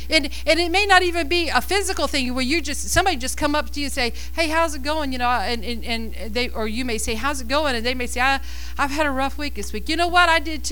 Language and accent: English; United States; born there; I thank you, God, that I was born in America. Oh, thank God. I'm a patriot at heart.